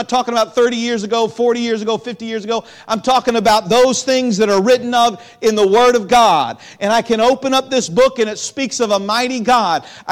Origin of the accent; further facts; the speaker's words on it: United States; But beyond that, as an American, it's a sad thing, isn't it?